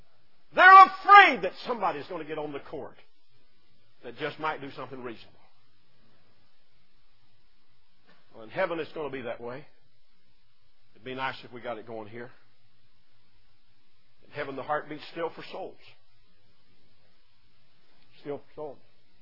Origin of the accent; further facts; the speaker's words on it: the South, United States; also born or lived in Maryland; You know, I'm a Southern boy. I grew up in the South.